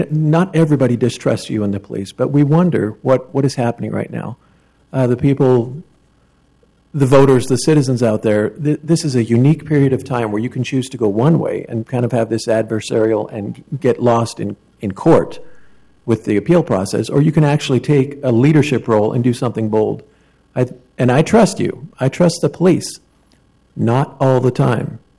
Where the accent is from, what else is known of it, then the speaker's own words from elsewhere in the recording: Lake Oswego, Oregon, United States; now in Spokane, United States; I raised five kids in Spokane, Washington. I have not been here that long. I grew up in Lake Oswego, but most of my life is in Spokane.